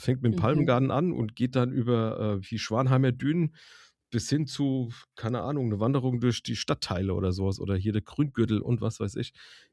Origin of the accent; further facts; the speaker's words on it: Frankfurt, Hesse, Germany; auch als Frankfurter Bub. Ich bin ja hier geboren, aufgewachsen, also bin Ur-Frankfurter.